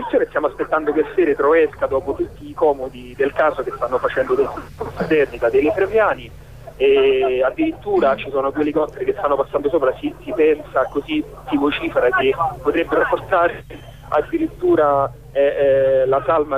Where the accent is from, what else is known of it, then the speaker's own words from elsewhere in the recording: Albano Laziale, Lazio, Italy; io sono nato ad Albano e vivo ad Albano da sempre, da 35 anni